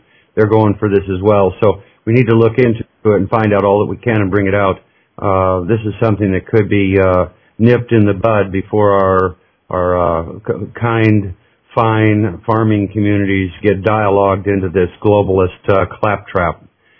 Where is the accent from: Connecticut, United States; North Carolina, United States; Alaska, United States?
Alaska, United States; I know because I was in Alaska, I was raised in Alaska